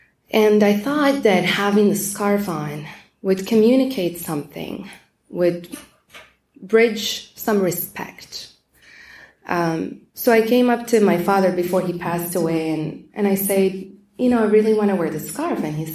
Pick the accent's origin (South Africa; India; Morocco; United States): Morocco; born there; English is a second language; I was born in Morocco.